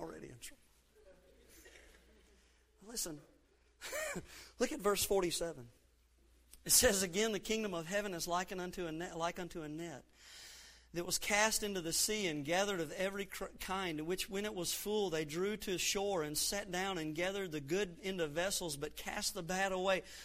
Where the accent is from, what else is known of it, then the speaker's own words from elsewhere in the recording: Gulf Coast, United States; Now, I'm from the Gulf Coast, and so I'm just sitting here thinking in my mind that here they pull the net up, and there's scallops in there, maybe mullet.